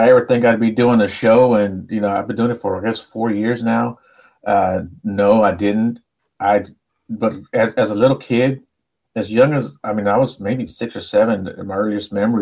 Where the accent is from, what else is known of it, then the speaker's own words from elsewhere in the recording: Houston, Texas, United States; Yeah, I was born and raised here in Houston, and I lived outside of San Antonio for a little bit, but I moved back here to Houston.